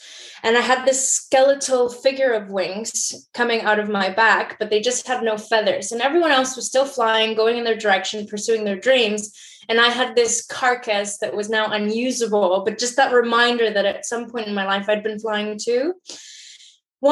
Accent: Mexico; when I grew up in Mexico, which is where I'm originally from.

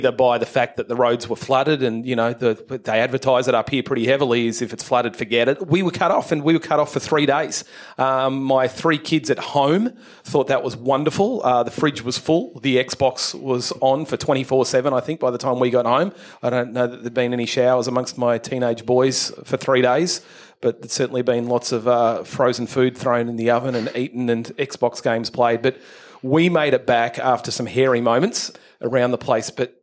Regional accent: Queensland, Australia; We're from the Sunshine Coast. For those that don't know, it's about 100 kilometres north of Brisbane City

